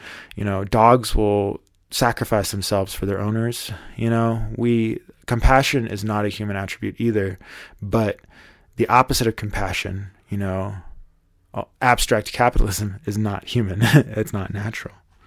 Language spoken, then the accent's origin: English; Tennessee, United States; You know, I was born in Tennessee, and in Tennessee, you are the minority if you're not Christian. Most people, when I was growing up, were part of the church.